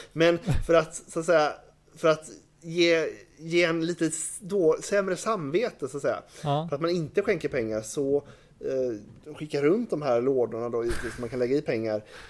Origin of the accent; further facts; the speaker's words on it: Sävedalen, Västra Götaland County, Sweden; Så att, oj, jag är uppvuxen i Sävedalen.